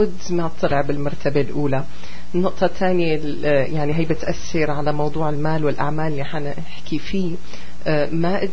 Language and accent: Arabic; Canada; ويصيروا نحن الكنديين نشتري من أمريكا لأنه البضايا صارت رخيصة بأمريكا.